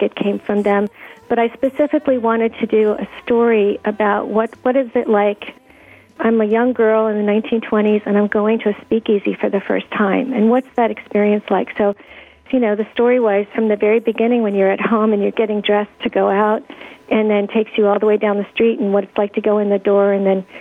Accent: Washington, District of Columbia, United States; I grew up in Washington, D.C., and where I grew up was predominantly a black neighborhood

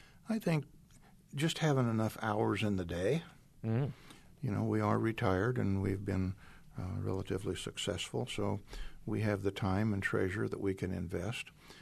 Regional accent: Union, Iowa, United States; you mentioned we're from Union, Iowa, and there's less than 400 people there.

